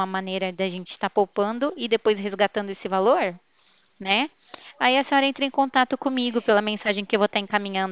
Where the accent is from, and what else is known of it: Ribeirão Preto, São Paulo, Brazil